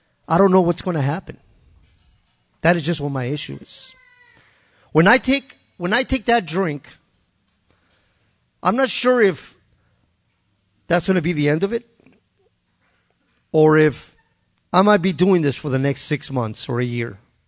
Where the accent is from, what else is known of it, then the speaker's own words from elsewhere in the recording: El Paso, Texas, United States; I grew up in El Paso, Texas.